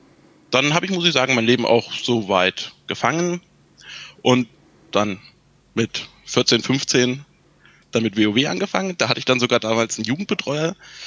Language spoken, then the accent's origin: German; Thuringia, Germany; ich komme aus Thüringen, also aus dem Osten.